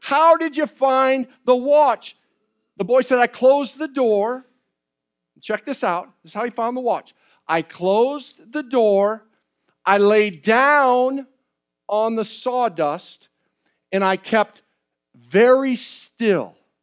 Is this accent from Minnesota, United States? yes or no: yes; Minnesota, United States; I grew up in Minnesota. It's really cold, all right?